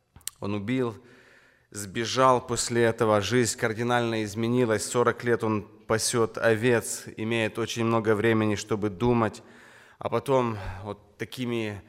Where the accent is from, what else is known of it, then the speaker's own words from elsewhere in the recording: Rivne, Rivne Oblast, Ukraine; я из Украины, город Ровно.